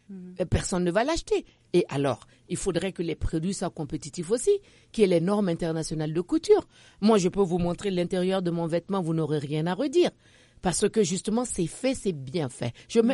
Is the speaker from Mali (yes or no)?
yes; Mali; chez moi au Mali